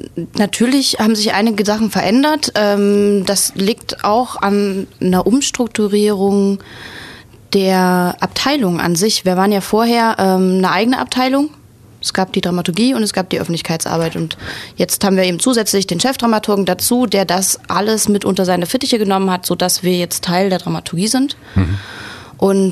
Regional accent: Thuringia, Germany; also born or lived in Weimar; In Thüringen. Also wir sind dann innerhalb von Thüringen umgezogen. Ich bin da schon groß geworden.

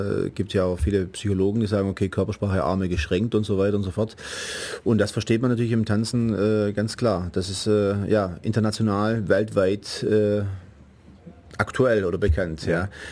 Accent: Italy; now in Germany; Nee, ich bin Italiener.

